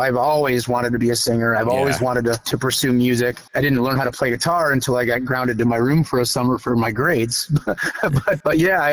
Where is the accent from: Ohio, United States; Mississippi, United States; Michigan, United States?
Michigan, United States; Grand Blanc; So I tell her when I'm from Flint, but I'm just south of Flint, like in the Grand Blanc area.